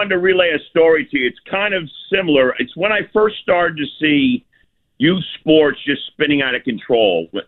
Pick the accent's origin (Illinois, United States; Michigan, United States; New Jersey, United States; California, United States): New Jersey, United States; Livingston; I coached junior football in my hometown of Livingston, New Jersey.